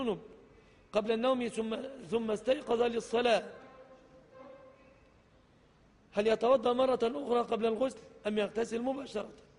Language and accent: Arabic; Egypt; عموما في بلادنا مصر الذهب الشبكة تعتبر من الصداق